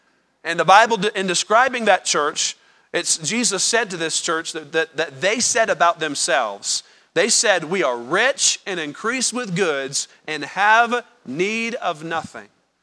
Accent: United States; reason why this is a travesty, that we are uncontent as Americans.

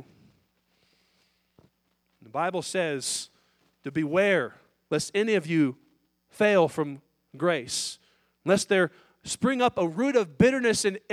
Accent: United States; Friend, I'm an American. I'm a patriot. I love my country.

